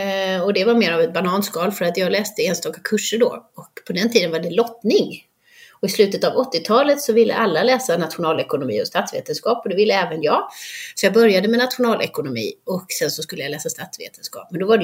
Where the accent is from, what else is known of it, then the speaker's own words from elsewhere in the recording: Halmstad, Halland County, Sweden; Jag är uppvuxen i Halmstad, så de flyttade ut till något som heter Frösakull ute vid havet.